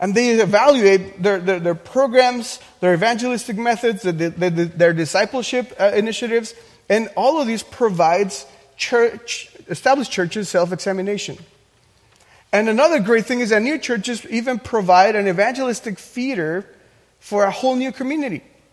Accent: Mexico; When I grew up in Mexico, I realized that most pastors were not interested in church planting

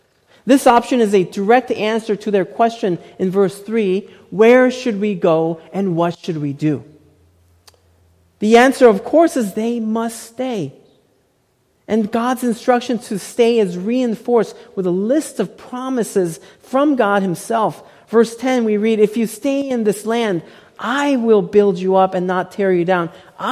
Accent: South Korea; When I was growing up in Korea, making wise life decisions was taught at an early age.

